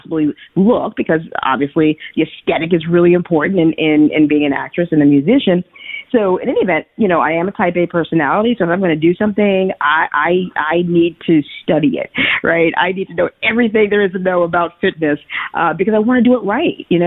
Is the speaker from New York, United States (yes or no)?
yes; New York, United States; I am a New Yorker, indeed. Born and raised in New York.